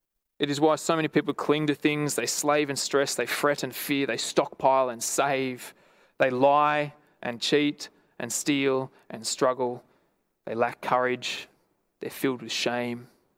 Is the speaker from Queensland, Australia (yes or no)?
no; Lithgow, New South Wales, Australia; I grew up in Lithgow, as many of you know, and Lithgow's the hole the other side of the Blue Mountains.